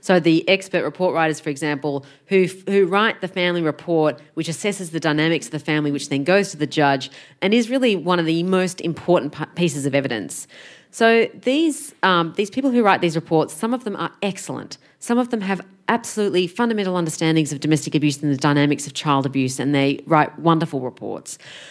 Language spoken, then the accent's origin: English; Sydney, New South Wales, Australia; I come from Sydney